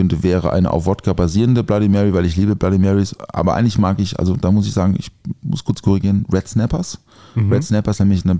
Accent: Bötzingen, Baden-Württemberg, Germany; aus Bötzingen, liebe Grüße in meiner Heimat.

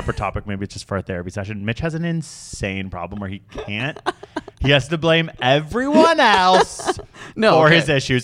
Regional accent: Canada; we're Canadian.

